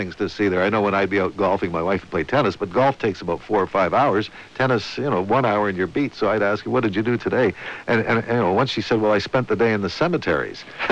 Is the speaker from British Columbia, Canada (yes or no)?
no; Toronto, Ontario, Canada; now I'm from Toronto, you're from Montreal here